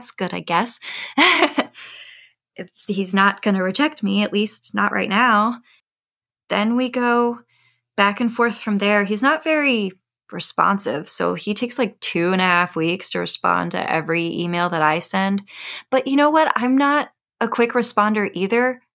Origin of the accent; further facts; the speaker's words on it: Texas, United States; I always felt othered growing up in South Texas because of my light skin. And I was, you know, made fun of for not knowing Spanish fluently down there.